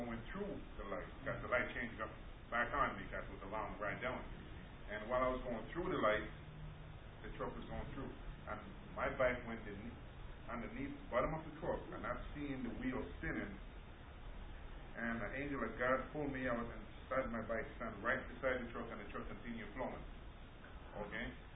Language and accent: English; Canada; Well, when I was a kid, there used to be I grew up in Canada, and there used to be a hill that goes up like this from one end to the other, and vice versa.